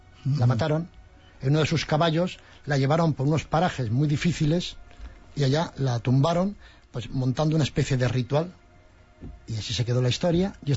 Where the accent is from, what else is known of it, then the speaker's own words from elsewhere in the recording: Navarre, Spain; en mi tierra, precisamente en Navarra